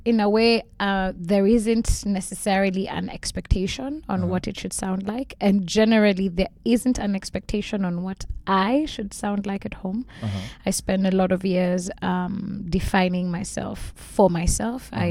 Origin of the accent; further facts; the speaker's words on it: Kenya; There's always going to be a Kenyan slant in my worldview because I am Kenyan.